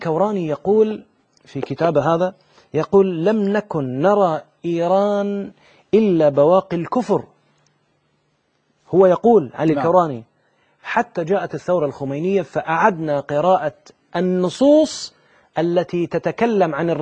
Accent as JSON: {"language": "Arabic", "country": "Bahrain", "said": "صحابي عندنا في البحرين"}